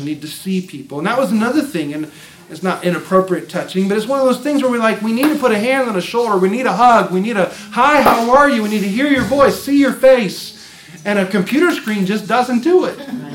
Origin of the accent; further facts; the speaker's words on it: Indiana, United States; And where I grew up in Indiana, in the winters it was cold